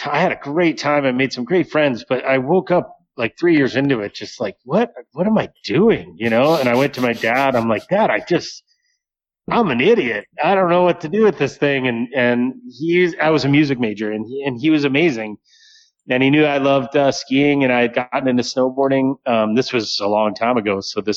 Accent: Cleveland, Ohio, United States; also born or lived in New Hampshire; Yeah, I was born in Cleveland, Ohio, and then, I was really fortunate to kind of convince my parents to let me go to this high school in New Hampshire called Proctor Academy

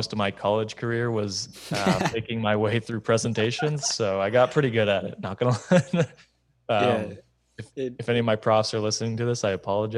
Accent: Canada; I'm from Canada. We don't have those things.

